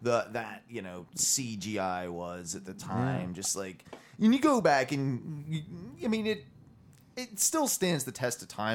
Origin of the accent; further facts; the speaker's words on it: United States; accent: American; I hold back the American, like my accent that you guys hear.